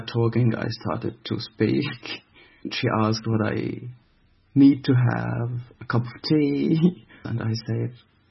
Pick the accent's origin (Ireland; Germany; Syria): Syria; I'm from Syria and I'm a refugee.